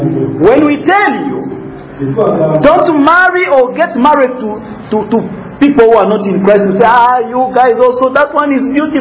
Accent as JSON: {"language": "English", "town": "Lira", "region": "Northern Region", "country": "Uganda", "tie": "born or raised there", "said": "It has just killed a friend of mine that I grew up with in Lira."}